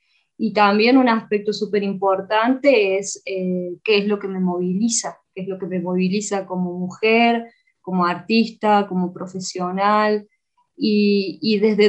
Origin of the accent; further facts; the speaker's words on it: Córdoba, Argentina; now in Ecuador; yo soy de Córdoba, Argentina. Vengo en mis estudios... están vinculados con las artes escénicas. Soy licenciada en teatro por la Universidad Nacional de Córdoba